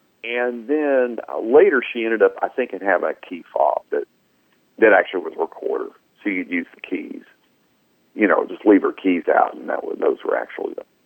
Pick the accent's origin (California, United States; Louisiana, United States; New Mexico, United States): Louisiana, United States; Eunice; He's from my hometown, Eunice, Louisiana.